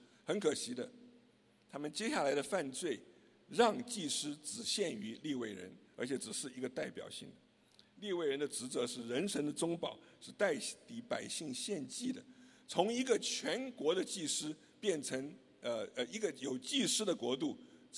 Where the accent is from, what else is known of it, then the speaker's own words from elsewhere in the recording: China; 那这个意思就跟我们中国人很像，我们中国人做什么事儿要签一个合同，一定要吃饭，有没有？